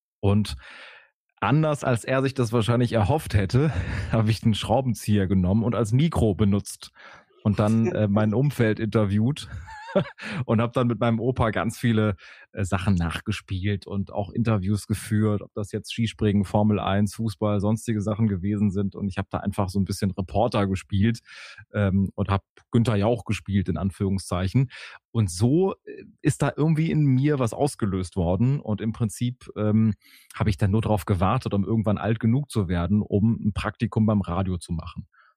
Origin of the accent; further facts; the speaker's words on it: Wuppertal, North Rhine-Westphalia, Germany; Also ich bin in Wuppertal groß geworden, Meine Großeltern waren aber die ganze Zeit in Bochum und haben dort gelebt. Also ich bin in Wuppertal groß geworden